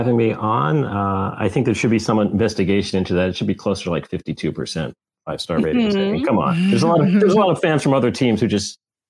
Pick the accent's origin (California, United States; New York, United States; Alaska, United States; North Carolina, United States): New York, United States; New York City; Well, I grew up in New York City in the 70s.